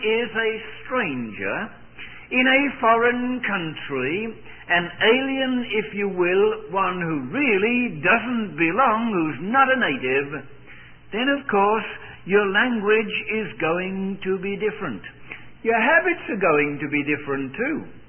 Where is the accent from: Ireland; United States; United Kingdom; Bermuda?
United Kingdom; born there; My habits are different from yours because I was born in Britain, and that's the strange way that they eat over there.